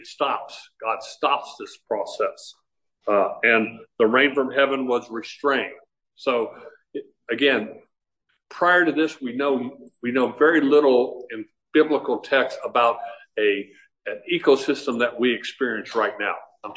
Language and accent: English; Chandler, Arizona, United States; I grew up in Chandler, and all we ever drank in Chandler was well water.